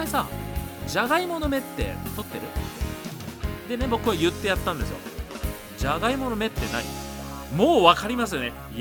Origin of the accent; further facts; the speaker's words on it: Shizuoka, Japan; moved away as an adult; 僕ね、地元が静岡だったんで、高校生までは実家でまあ暮らしていたんですけれども、大学は神奈川県の大学に入学したんで、まあ一人暮らしをすることになったと。